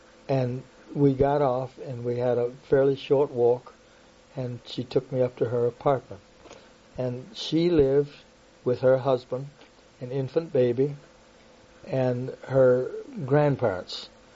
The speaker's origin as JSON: {"language": "English", "region": "Virginia", "country": "United States", "tie": "born or raised there", "said": "the University of Virginia in Charlottesville, which is, of course, my home state."}